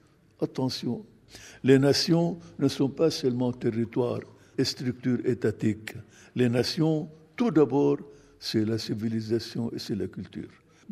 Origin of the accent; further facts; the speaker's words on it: Lebanon; donc conséquences chez nous au Liban, conséquences politiques comme conflit.